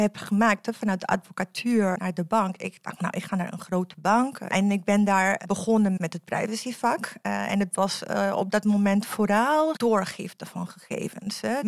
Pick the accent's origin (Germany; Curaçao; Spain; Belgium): Spain; Catalonia; now in Netherlands; Ik kom uit Catalonia, dus vandaar dat we exotische klinken.